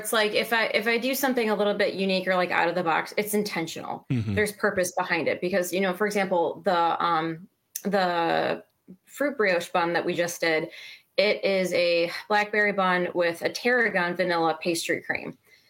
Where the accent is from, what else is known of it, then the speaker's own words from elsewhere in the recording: Chicago, Illinois, United States; It's funny because I'm from Chicago.